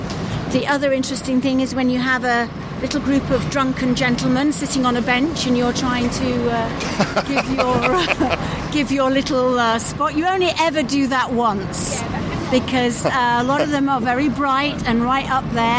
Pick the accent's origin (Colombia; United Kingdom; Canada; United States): United Kingdom; Wigan, North West England; No, Wigan. Wigan, as in Lancashire.